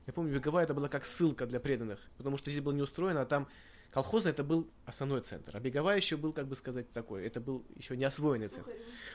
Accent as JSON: {"language": "Russian", "region": "Yerevan", "country": "Armenia", "said": "А я в Ереван так и не вернулся. Я должен был из Индии приехать в Москву, из Москвы в Ереван."}